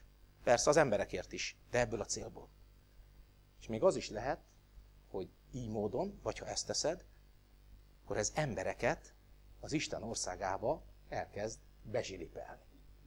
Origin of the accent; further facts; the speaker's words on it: Budapest, Hungary; now in Debrecen, Hungary; De tudom, hogy Budapesten hogy van, ahol én felnőttem, meg éltem sokáig, mielőtt Debrecenben nem költöztünk, és Debrecenben hogy van.